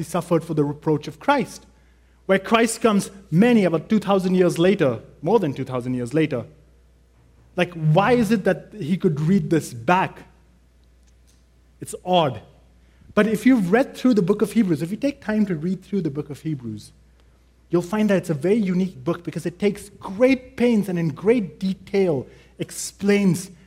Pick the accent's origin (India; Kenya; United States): India; You know, I'm from India. I like saying that every time I preach. And growing up in India